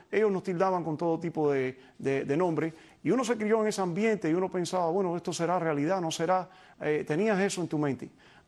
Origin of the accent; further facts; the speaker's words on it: Cuba; nosotros como niños que nacimos en Cuba, yo nací en el año 63